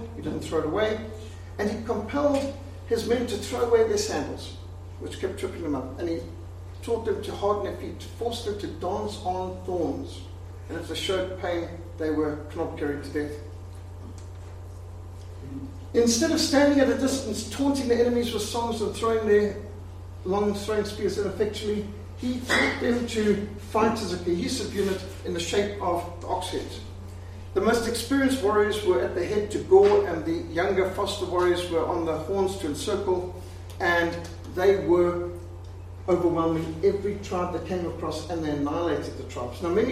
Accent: Bulawayo, Matabeleland North, Zimbabwe; what later became Rhodesia, ultimately Zimbabwe, and I grew up in Malibili land in Bulawayo.

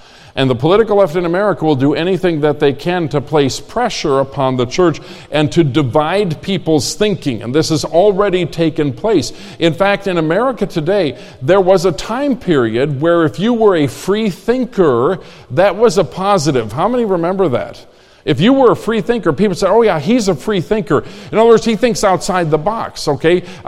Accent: United States; It's my opinion, and I'm entitled to it because I'm an American, okay, and I'm a free thinker, okay?

